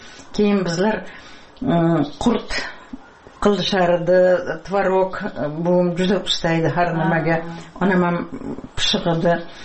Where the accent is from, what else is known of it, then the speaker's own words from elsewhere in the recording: Piskent, Tashkent Region, Uzbekistan; Men shu yerlarda tug'ilganman-da. Eshik deraza bo'lmagan. Piskentda garnak degan yer bor edi